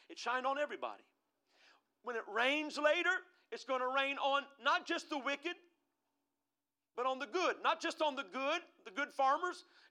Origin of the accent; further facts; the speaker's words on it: United States; Before I'm an American, I am a Christian.